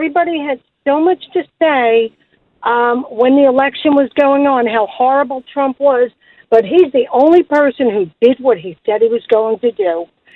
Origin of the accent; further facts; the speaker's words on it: New Jersey, United States; I'm from New Jersey, and I'm absolutely sick over this.